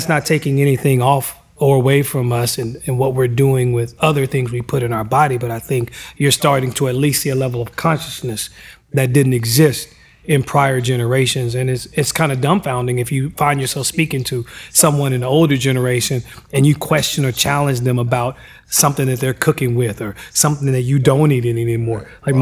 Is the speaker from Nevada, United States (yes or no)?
no; Hot Springs, Arkansas, United States; And I'm from the South, small rural South, right? So the real South, Hot Springs, Arkansas.